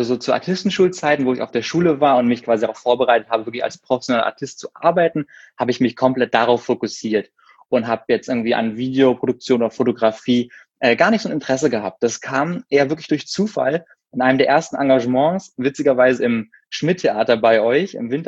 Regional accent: Berlin, Germany; ich komme aus Berlin und bin so auch in Berlin geboren, habe auf der Artistenschule absolviert und mein Abi gemacht

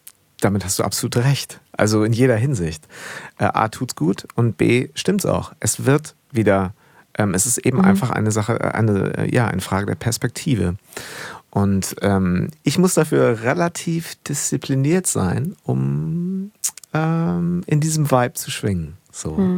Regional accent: Schleswig-Holstein, Germany; Ich bin auch so ein Nordseekind. Ich bin groß geworden in Schleswig-Holstein tatsächlich. Und da war natürlich so in der Nähe zu Dänemark.

